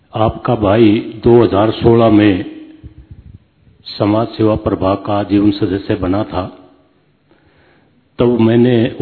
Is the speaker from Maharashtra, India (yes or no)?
no; Rohtak, Haryana, India; मैं हरियाणा से हूं सर, रोहतक से। एक्सरुस्मैन हूं, फौजी हूं मैं।